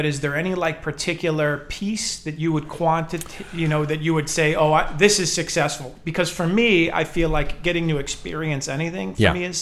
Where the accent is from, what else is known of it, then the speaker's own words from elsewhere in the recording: Chicago, Illinois, United States; I can't dunk like Michael Jordan because I'm from Chicago originally, right?